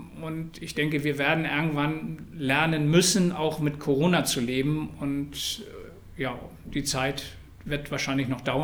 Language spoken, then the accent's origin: German; Hamburg, Germany; wenn man immer sagt, Hamburg und ich komme aus Hamburg, wenn man irgendwo im Urlaub ist, dann ist das eigentlich bekannt.